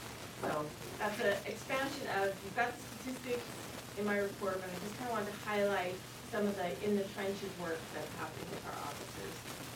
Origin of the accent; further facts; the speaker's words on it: Layton, Utah, United States; because I'm from Layton and I know them